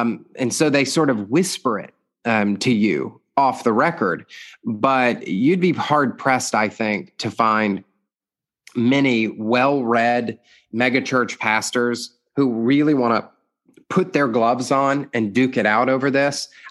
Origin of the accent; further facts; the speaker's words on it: Georgia, United States; They legalize medical usage in my home state of Georgia, which is quite conservative, not as conservative as it used to be.